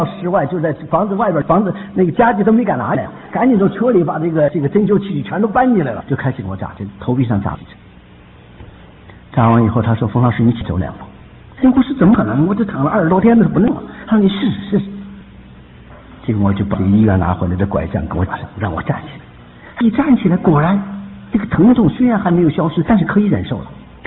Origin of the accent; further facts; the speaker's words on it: China; 那作为一个中国人，看着中国的强大起来